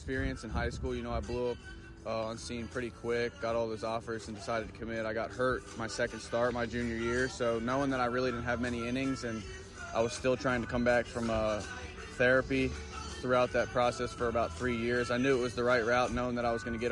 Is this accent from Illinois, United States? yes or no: no; Enola, Pennsylvania, United States; Yeah, I'm from Harrisburg, Pennsylvania, small town called Enola, right outside of Harrisburg.